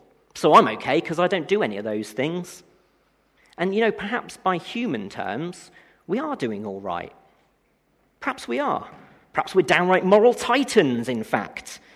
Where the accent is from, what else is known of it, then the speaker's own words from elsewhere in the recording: England, United Kingdom; And it's not really helped by the fact that we're very British. I can't be holy. I'm far too English for that kind of thing.